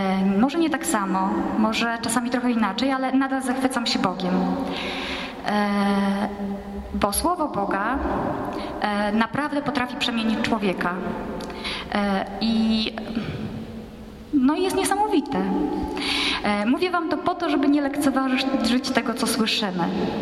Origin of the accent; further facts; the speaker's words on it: Warmian-Masurian Voivodeship, Poland; Ja pochodzę z Mazur, więc podróż w góry trwała tak, że wsiadało się wieczorem i rano się było w górach.